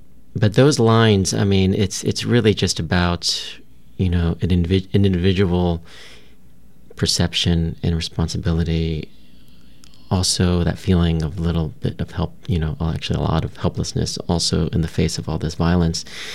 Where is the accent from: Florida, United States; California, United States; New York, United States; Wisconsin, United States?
California, United States; San Diego; I grew up in San Diego, so I know, you know, some about the border there and La Jolla and Tijuana.